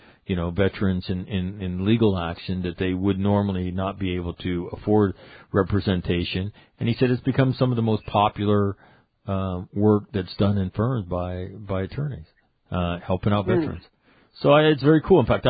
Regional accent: Boston, Massachusetts, United States; You know, we're both from Boston, and he's a funny guy, and I'm not as funny as him

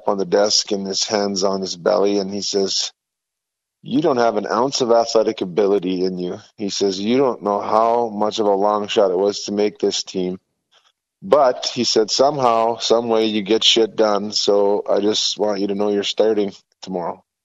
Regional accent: Thunder Bay, Ontario, Canada; now in United States; Well, you already said I'm from Thunder Bay, but I've been in the States, an American citizen longer than I was in Canada.

